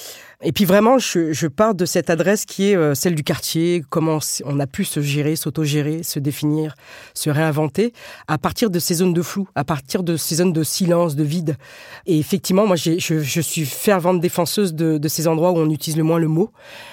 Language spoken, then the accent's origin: French; Brétigny-sur-Orge, Île-de-France, France; donc moi j'ai grandi à Brétigny-sur-Orge, à 30 km de Paris, mi-banlieue, mi-campagne